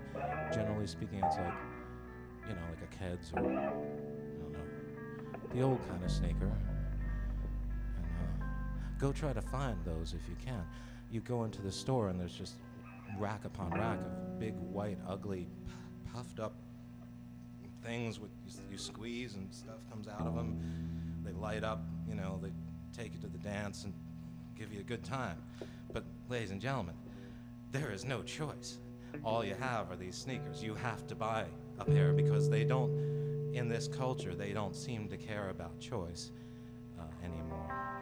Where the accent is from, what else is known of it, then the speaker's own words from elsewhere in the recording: Bethlehem, Pennsylvania, United States; We're from Bethlehem, some of us from Bethlehem, Pennsylvania, Lehigh Valley area of Pennsylvania.